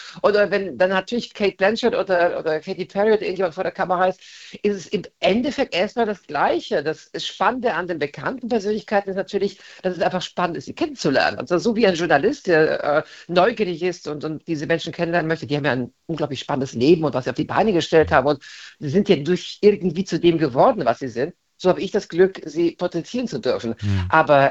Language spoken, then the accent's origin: German; Transylvania, Romania; now in Germany; Bilder aus meiner Heimat, aus Transsilvanien, wo ich auf der Straße meist einen Hintergrund aufgebaut habe